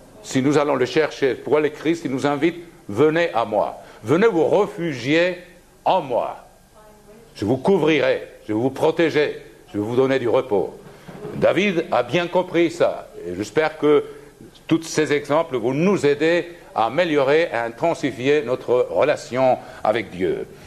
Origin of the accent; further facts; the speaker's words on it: Switzerland; je viens de la Suisse